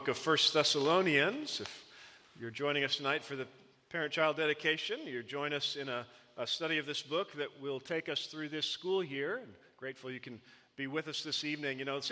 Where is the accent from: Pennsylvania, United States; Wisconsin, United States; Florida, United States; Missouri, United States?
Missouri, United States; I grew up in Missouri. We didn't have a professional NBA team